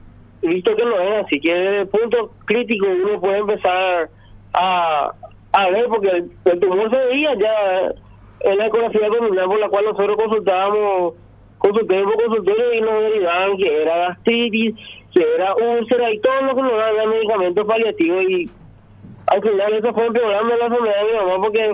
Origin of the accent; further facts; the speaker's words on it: Paraguay; como hijo y como paraguayo